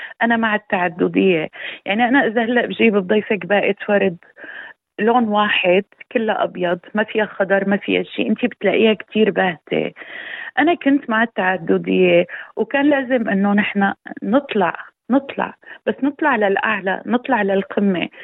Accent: Aleppo, Aleppo Governorate, Syria; now in Australia; نتمنى نحن كسوريين طلعنا للخارج، عشنا فيه

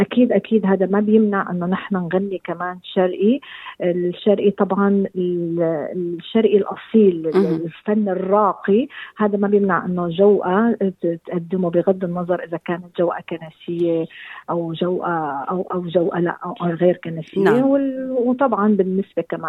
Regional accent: Syria; now in Australia; أنا من صغري وأنا قبل ما أصل لأستراليا من صغري وأنا من سوريا

